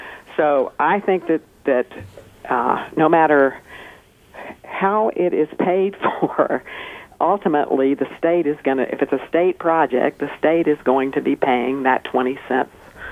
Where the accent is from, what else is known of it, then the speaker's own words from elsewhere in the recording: Talkeetna, Alaska, United States; Well, my comment, I'm from Talkeetna, and we are worried about an earthquake.